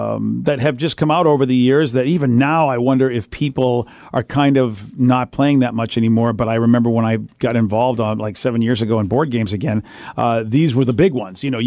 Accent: Boston, Massachusetts, United States; Brings me back to my old days growing up in Boston, where everybody yelled at me all the time.

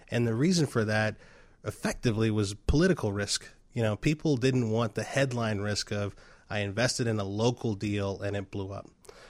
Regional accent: Chicago, Illinois, United States; Look, so I grew up in the Bronzeville area.

